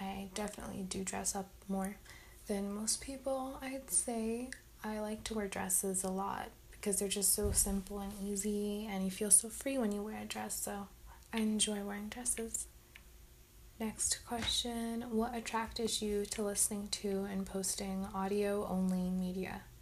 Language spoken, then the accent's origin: English; India; I make tea every morning for my family because I'm Indian, so, you know, we gotta drink our chai every day